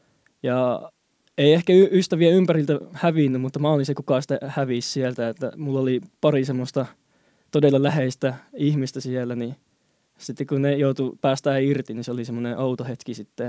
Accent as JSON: {"language": "Finnish", "region": "Hainan", "country": "China", "second_language": "Finnish", "lives_now": "Finland", "said": "se mistä mä oon kotoisin, niin se on kiinalaisten Hawaii, että sillä on aina lämmintä."}